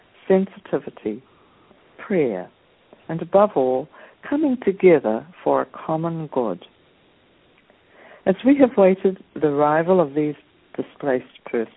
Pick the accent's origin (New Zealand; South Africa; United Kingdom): New Zealand; Dunedin, Otago; Today, April the 22nd, 2016, is a very special, historic day for the people of Dunedin, my hometown here in New Zealand.